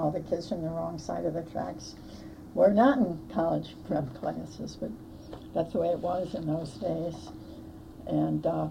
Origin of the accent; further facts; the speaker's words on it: Washington, District of Columbia, United States; born there; Oh, well, I was born in Washington, D.C., August 3rd, 1934. Don't tell anybody, so I'll be 73 years old.